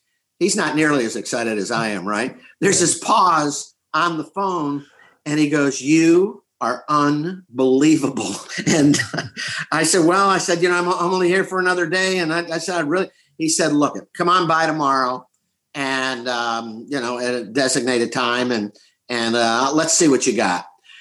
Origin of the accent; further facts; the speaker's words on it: Tampa, Florida, United States; And so I tell him about myself, you know, and I'm a comedian from Tampa, Florida.